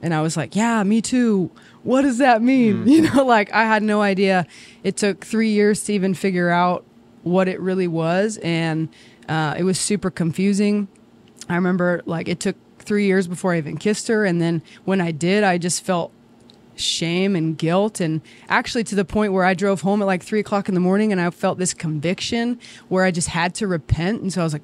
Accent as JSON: {"language": "English", "region": "Pacific Northwest", "country": "United States", "tie": "born or raised there", "said": "I grew up in the Pacific Northwest. I had the blessing of growing up in a Christian home"}